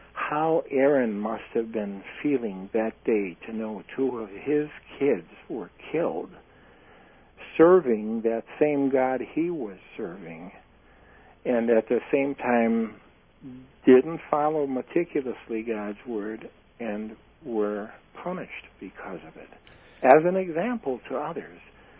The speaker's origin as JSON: {"language": "English", "town": "Chicago", "region": "Illinois", "country": "United States", "tie": "born or raised there", "said": "Yeah, and I grew up in the Chicago area."}